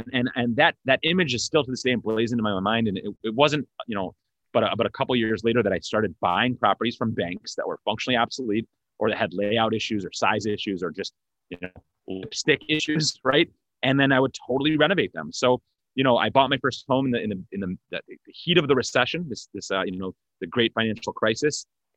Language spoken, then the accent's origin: English; Detroit, Michigan, United States; Yeah, so I'm from Detroit, Michigan. I was born in Detroit, Michigan. I'm actually first generation American.